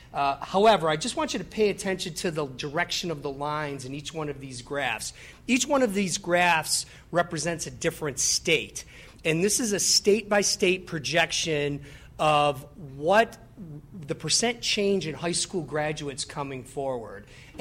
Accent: Buffalo, New York, United States; it's a shame because I'm from Buffalo. It wasn't like I had to go very far

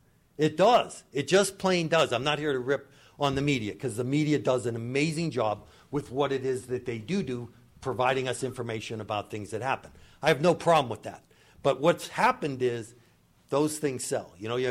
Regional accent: Erie, Pennsylvania, United States; I took advantage of the fact I was from Erie.

